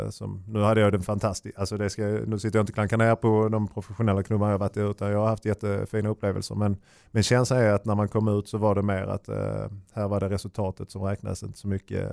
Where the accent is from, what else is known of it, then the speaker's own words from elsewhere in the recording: Sweden; hemma i Sverige är man, det är ju oerhört familjärt